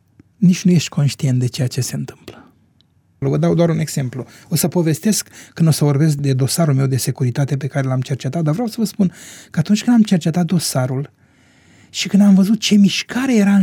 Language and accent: Romanian; Lunca, Romania; cu aceste diapozitive am început să lucrez în satul meu, în Lunca